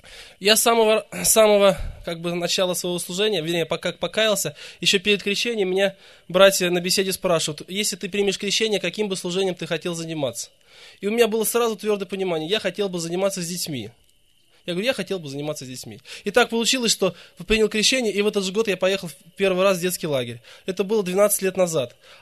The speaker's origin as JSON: {"language": "Russian", "town": "Tolyatti", "region": "Samara Oblast", "country": "Russia", "tie": "born or raised there", "lives_now": "Yeysk, Russia", "said": "Я и родился в Тольятти, вырос в Тольятти. А год назад мы переехали в город Ейск. Я вырос в неверующей семье. В 18 лет покаялся."}